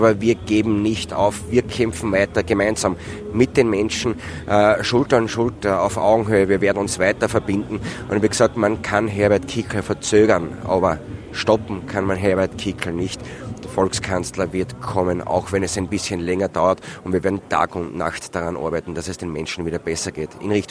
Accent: Murau, Styria, Austria; born there; Ich bin ja gebürtig aus Murau

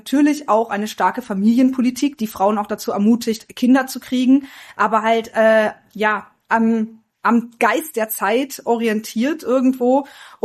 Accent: North Rhine-Westphalia, Germany; ich komme aus der Bundesrepublik

